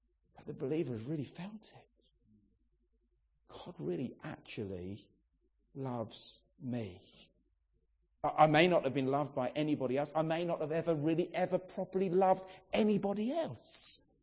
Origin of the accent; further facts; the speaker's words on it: England, United Kingdom; I'm sure we all know that as English people.